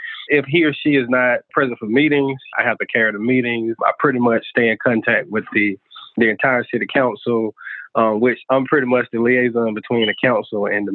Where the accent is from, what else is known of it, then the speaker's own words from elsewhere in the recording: Georgia, United States; Well, I grew up here in Peach County.